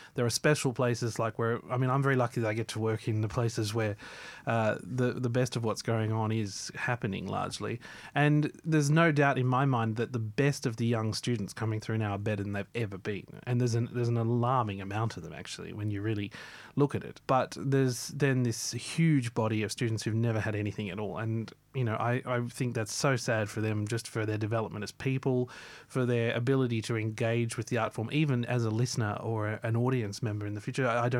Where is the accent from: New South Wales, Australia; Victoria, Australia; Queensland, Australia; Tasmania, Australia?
Queensland, Australia; I'm fortunate I grew up in Queensland